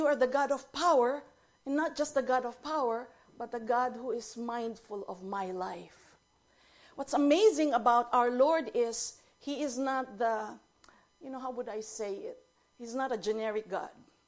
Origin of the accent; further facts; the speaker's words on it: Philippines; Most of us, we come from the Philippines, and back home in the Philippines, we have what we call traditions.